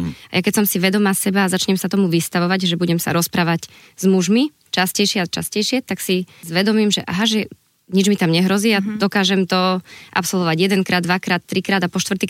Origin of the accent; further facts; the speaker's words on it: Žilina Region, Slovakia; Ja som z Horavy.